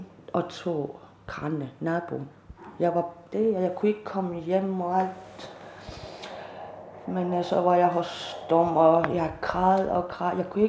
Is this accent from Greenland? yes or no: yes; Greenland; Min familie kommer fra Sokotorpen. Ja. Men jeg voksede op i Sød Frederikshåb. Blev adopteret, da jeg var 2 år gammel.